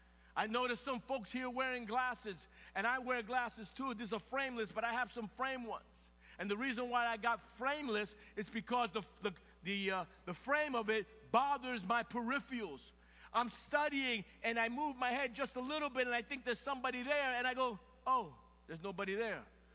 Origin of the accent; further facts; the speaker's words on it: East Coast, United States; I'm from the East Coast.